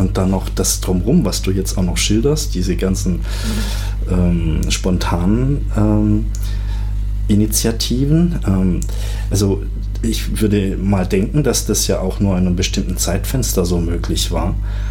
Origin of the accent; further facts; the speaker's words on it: Baden-Württemberg, Germany; also born or lived in Friedberg, Hesse; ich bin in der Nähe von Heidelberg aufgewachsen.